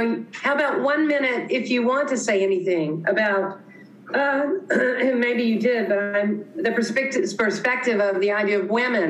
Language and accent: English; the South, United States; I come from the South, and I've heard that the South, y'all is now a cool word to use.